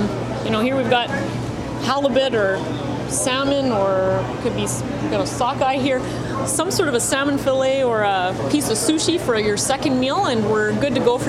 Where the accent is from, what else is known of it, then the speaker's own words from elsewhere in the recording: Calgary, Alberta, Canada; us landlocked regions, I'm from Calgary